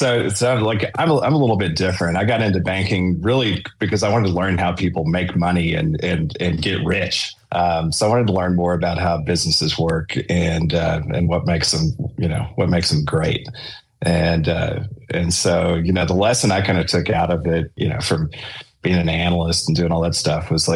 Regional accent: Lubbock, Texas, United States; I grew up in Lubbock, Texas, small town in West Texas

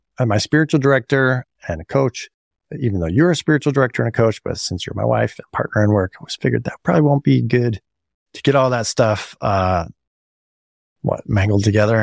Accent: San Jose, California, United States; I was raised fundamentalist Christian in California, the Bay Area, Central California, San Jose.

